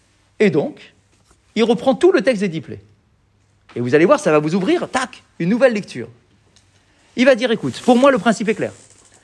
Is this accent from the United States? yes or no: no; France; Comme nous, aujourd'hui, on est des Juifs en France